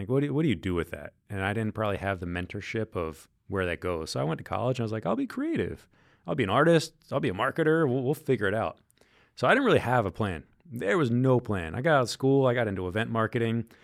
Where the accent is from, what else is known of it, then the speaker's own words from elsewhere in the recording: Philadelphia, Pennsylvania, United States; I landed at my hometown team, the Philadelphia Union and MLS.